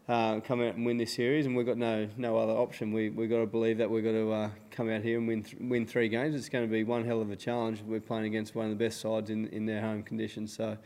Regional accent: Australia; I'm just really concerned about what we're doing as an Australian cricket team.

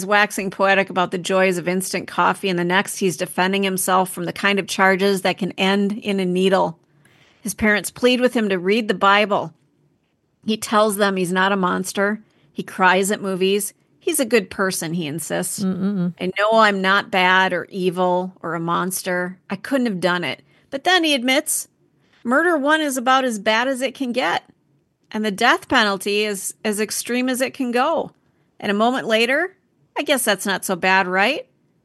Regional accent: South Dakota, United States; also born or lived in Minnesota; I grew up in South Dakota and Minnesota, and we would just get viciously loud storms.

